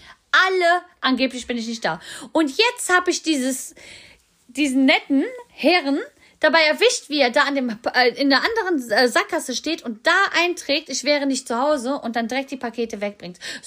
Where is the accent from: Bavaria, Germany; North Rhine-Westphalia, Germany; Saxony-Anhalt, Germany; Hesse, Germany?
North Rhine-Westphalia, Germany; Düsseldorf; Ich bin selber Düsseldorferin.